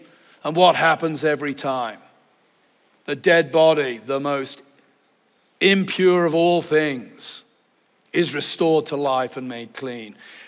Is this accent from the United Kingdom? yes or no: yes; England, United Kingdom; now in United States; and I'm English, so I'm an American now, but I'm really culturally English.